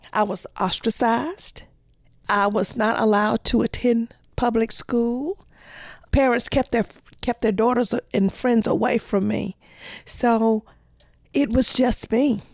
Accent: Mississippi, United States; I grew up poor in Mississippi, but I didn't know that. From a small country town in the state of Mississippi, and was pregnant when I was 16.

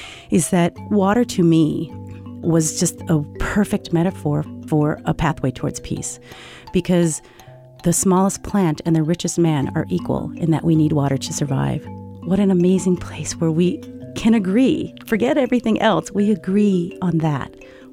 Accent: United States; Unbeknownst to me, born and raised in the United States, who could always just flush a toilet when I needed

